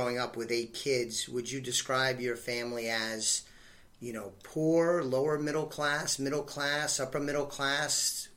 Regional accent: New York City, New York, United States; I grew up in New York City, and having the paper out and collecting it

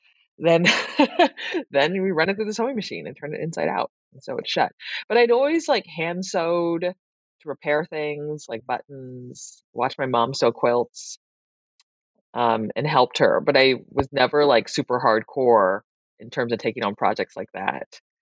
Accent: San Francisco, California, United States; I grew up in San Francisco, where I went to public school

